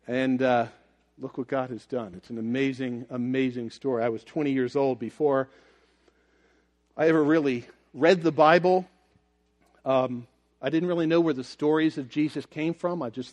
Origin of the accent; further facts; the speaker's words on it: Hatboro, Pennsylvania, United States; I'm from Hatboro, the mighty Hatboro Horsham Hatters. You know, you've probably heard of us.